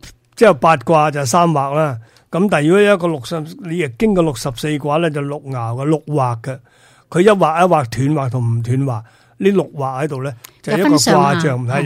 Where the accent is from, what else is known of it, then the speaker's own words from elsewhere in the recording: China; 我哋中国人咧讲戏先啊！